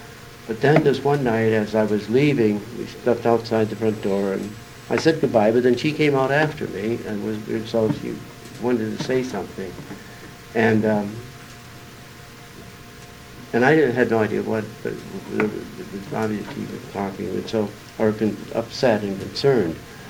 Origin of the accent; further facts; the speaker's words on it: Detroit, Michigan, United States; I've always been in Detroit. I grew up in Detroit